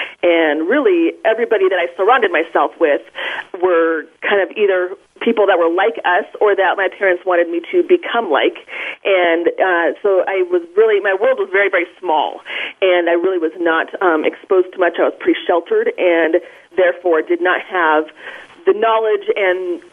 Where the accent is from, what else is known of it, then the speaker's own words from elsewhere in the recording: Colorado Springs, Colorado, United States; I was raised in Colorado Springs, Colorado, which is and continues to be a very conservative, evangelical-based religious town.